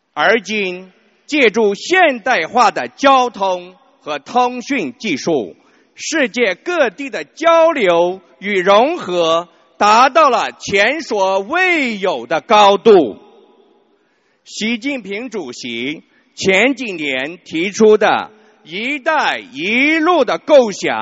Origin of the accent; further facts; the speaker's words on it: New Zealand; 我是来自新西兰的同修